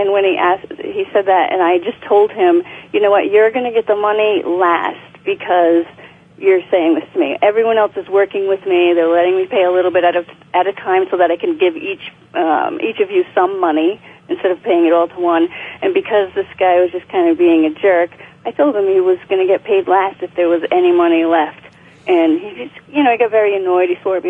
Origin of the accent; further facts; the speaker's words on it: Rhode Island, United States; now in New Hampshire, United States; I'm originally from Rhode Island, but I live in New Hampshire right now in the White Mountains.